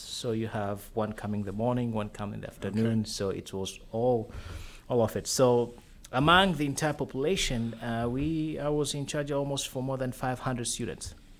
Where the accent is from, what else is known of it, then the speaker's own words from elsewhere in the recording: Tanzania; English is a second language; I grew up in Tanzania, and I grew up Lutheran.